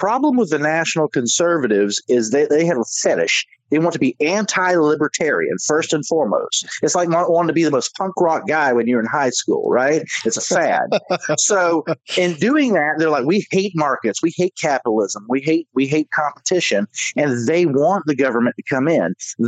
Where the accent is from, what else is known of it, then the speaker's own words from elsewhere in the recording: United States; I'm an American. I love my country.